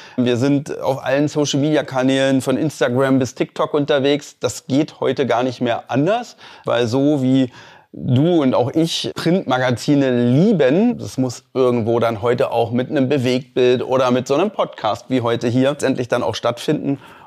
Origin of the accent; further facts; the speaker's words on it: Berlin, Germany; born there; Ich bin in Berlin geboren. Ich habe tatsächlich in Lichterfelde.